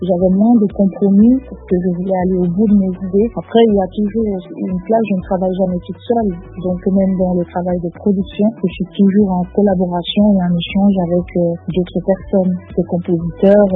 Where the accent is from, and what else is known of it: Anglophone Cameroon, Cameroon